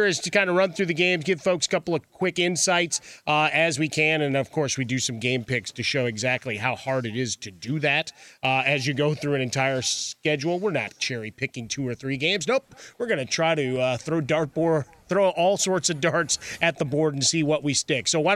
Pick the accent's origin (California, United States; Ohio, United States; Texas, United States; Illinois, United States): Illinois, United States; Chicago; We'll get into the Bears. That's my hometown, TJ, so I've done a lot of rants.